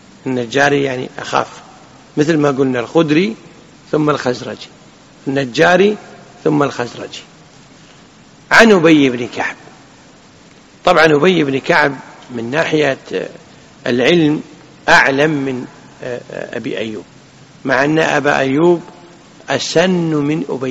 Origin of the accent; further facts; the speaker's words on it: Kuwait; تعرفون كلمة ملة عندنا في الكويت؟